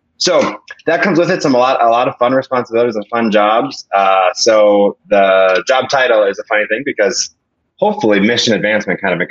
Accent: North Dakota, United States; moved away as an adult; now in La Crosse, United States; but I'm originally from North Dakota. I come from a very large family in North Dakota. And I came to La Crosse, Wisconsin for college

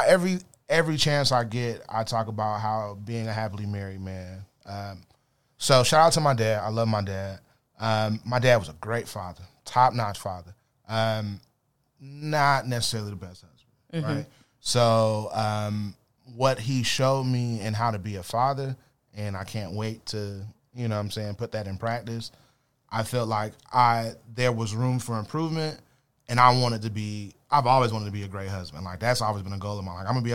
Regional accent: Los Angeles, California, United States; I'm from L.A.

